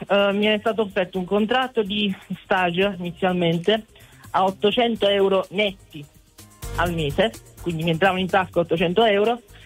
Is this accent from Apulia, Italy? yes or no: yes; Apulia, Italy; rimanere di nuovo nel mio paese provinciale pugliese